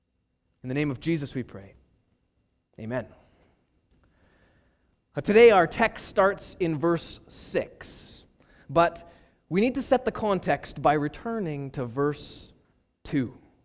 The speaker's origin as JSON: {"language": "English", "country": "Canada", "said": "In fact, some have said that this is the cardinal virtue of being Canadian. Whatever else we might do, we won't offend you in the process."}